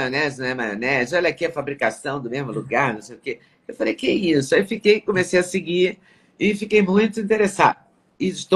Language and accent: Portuguese; Minas Gerais, Brazil; E eu fiquei horrorizada, porque eu sou de Minas Gerais... Na minha cidade tem açougues muito importantes